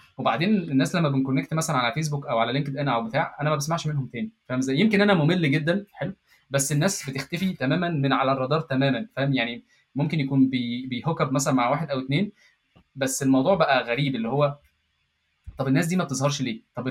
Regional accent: Egypt; moved away as an adult; انا كنت عايز اطلع من مصر، فاهم ازاي؟ فانا بالنسبه لي اي حاجه تطلعني من مصر انا هاخدها

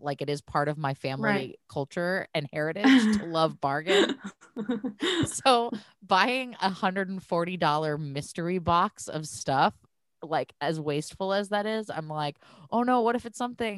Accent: Portland, United States; And I'm from Portland, so dumpster diving is like cultural to me.

